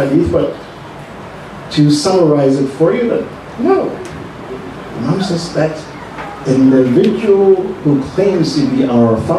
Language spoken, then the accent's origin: English; United States; because I was from America.